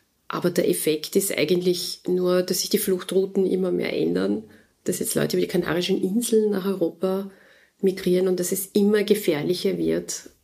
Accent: Austria; finde ich ja fast schon als Österreicherin abstoßend teilweise

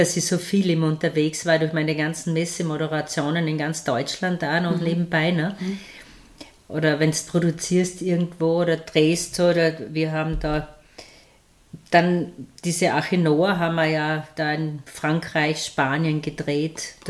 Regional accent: Styria, Austria; accent: Styrian; Weil da habe ich mir leichter getan, als dann in meinem Dialekt. Weil dann bin ich manchmal auch wieder zu viel reingefallen, gell? In dem Steirischen.

